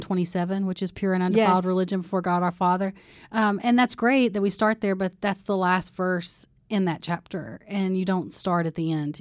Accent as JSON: {"language": "English", "region": "Kentucky", "country": "United States", "said": "We're from Kentucky. That's what you do. You marry your high school sweetheart"}